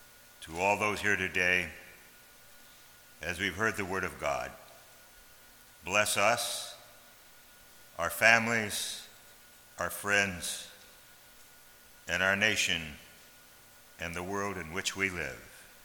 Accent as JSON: {"language": "English", "region": "Illinois", "country": "United States", "tie": "born or raised there", "said": "Reminds me of the church I grew up at back in Illinois."}